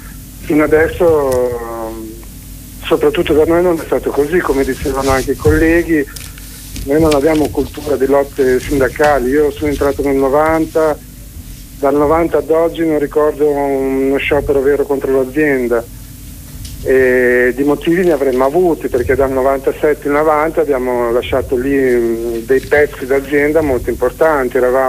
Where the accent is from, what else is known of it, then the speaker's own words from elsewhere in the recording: Bologna, Emilia-Romagna, Italy; a Bologna non mancava il lavoro, io sono di Bologna